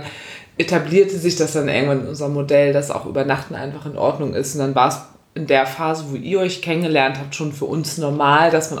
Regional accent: Hamburg, Germany; wir kommen ja aus Hamburg

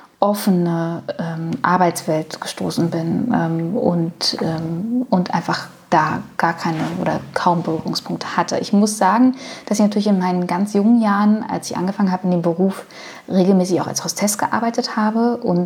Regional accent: Berlin, Germany; Ich bin im ostdeutschen Umfeld groß geworden. Also ich bin im Osten geboren, aus Berlin geboren. Und nur weil dann, als ich 7 war, ist die Mauer gefallen

